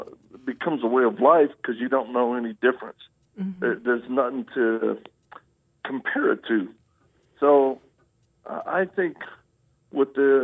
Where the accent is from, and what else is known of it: Louisiana, United States; born or raised there; also born or lived in Mississippi / Texas